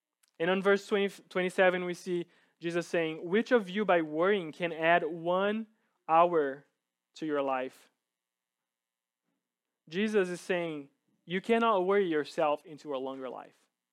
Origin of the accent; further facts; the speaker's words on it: São Paulo, Brazil; English is a second language; I grew up in Brazil. And growing up, I grew up in the city in São Paulo.